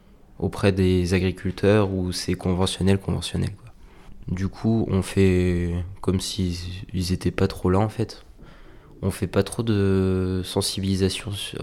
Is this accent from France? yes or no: yes; Fouesnant, Brittany, France; Je viens de Bréau-Loup à Fouesnance, à côté de Quimper en Bretagne.